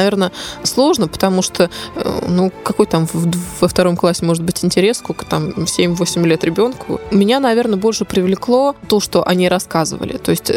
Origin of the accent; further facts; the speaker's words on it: Ryazan, Ryazan Oblast, Russia; Вот, а я родилась, собственно, здесь, в Рязани, здесь выросла.